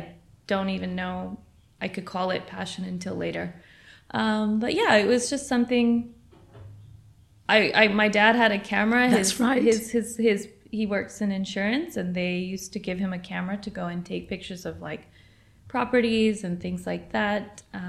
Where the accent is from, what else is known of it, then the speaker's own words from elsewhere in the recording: San Diego, California, United States; Yes, I was born and raised in San Diego.